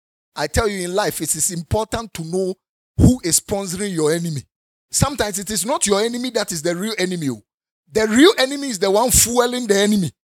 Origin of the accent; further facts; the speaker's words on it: Ghana; You know, I'm not from any other African country. I'm from Ghana. So I know Ghanaians because I'm a Ghanaian.